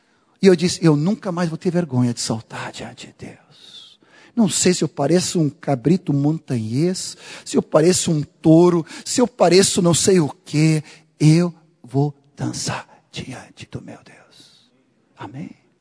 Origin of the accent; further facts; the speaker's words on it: Sweden; Portuguese is a second language; primeiro lugar, porque eu sou sueco, eu não sei dançar.